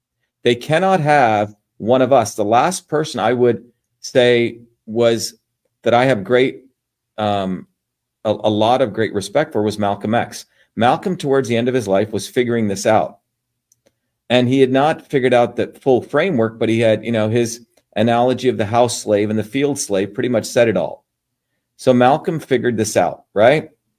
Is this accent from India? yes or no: yes; India; You may know, if you've studied my work, that I grew up in India, which had a caste system.